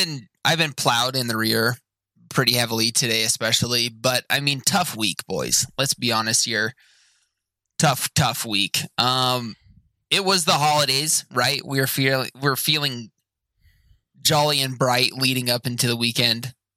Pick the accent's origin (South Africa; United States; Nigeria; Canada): Canada; I would have you know, I am a Canadian, my friend.